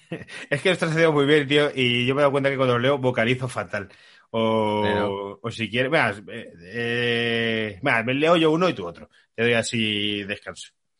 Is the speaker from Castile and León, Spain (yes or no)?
no; Madrid, Community of Madrid, Spain; Los que somos de Madrid, no sé si pasa lo mismo en Pamplona.